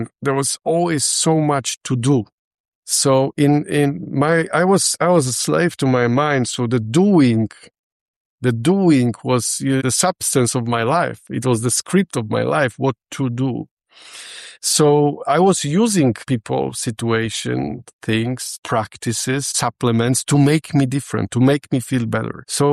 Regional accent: Poland; now in Switzerland; I come from Poland, living in Switzerland, business person, lawyer.

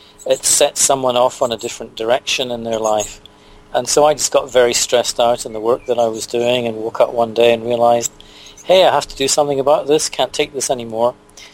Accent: Scotland, United Kingdom; I was working in Sydney at the time. I'm originally from Scotland, but I was down there for a couple of years

